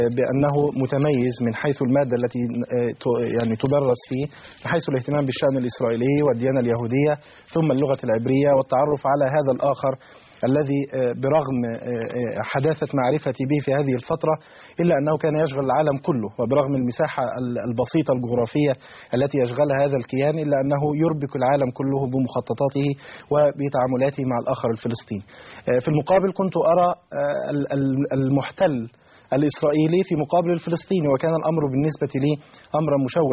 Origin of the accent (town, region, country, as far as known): Monufia Governorate, Egypt